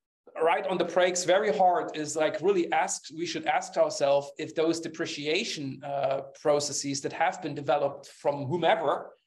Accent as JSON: {"language": "English", "region": "East Germany", "country": "Germany", "tie": "born or raised there", "second_language": "English", "said": "I grew up in East Germany and we didn't have access to some of the nice things."}